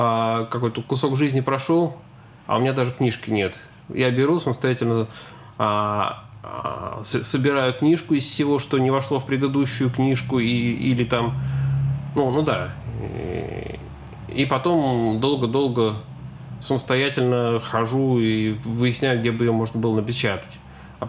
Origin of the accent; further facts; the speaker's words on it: Penza, Penza Oblast, Russia; в Арбекове я, в общем, живу... примерно все время, когда я живу в Пензе.